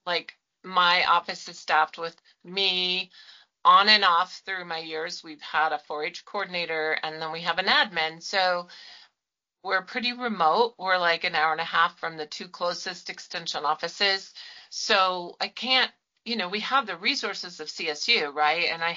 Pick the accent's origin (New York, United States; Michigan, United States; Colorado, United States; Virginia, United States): Colorado, United States; also born or lived in Louisiana; And so then we moved from Louisiana back to Colorado, where I'm from. And I worked for a little while I did various things. We live remotely then, and we still live remotely now in southwestern Colorado.